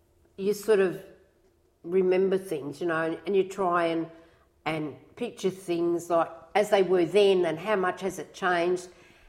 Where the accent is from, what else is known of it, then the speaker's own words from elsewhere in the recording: Australia; I said, well, I'm Australian of Italian parentage, heritage or background. Oh, okay. Why aren't you Italian? I said, because I was born here.